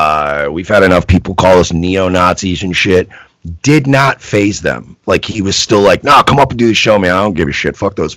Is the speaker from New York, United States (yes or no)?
yes; Mastic, New York, United States; also born or lived in Jamaica, Queens; I was born in Jamaica, Queens. I was raised in Mastic and Long Island.